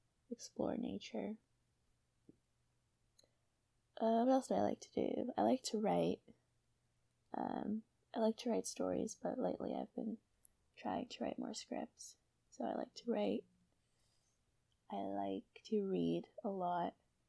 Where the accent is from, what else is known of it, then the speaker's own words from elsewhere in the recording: Canada; Where am I from? I'm from Canada.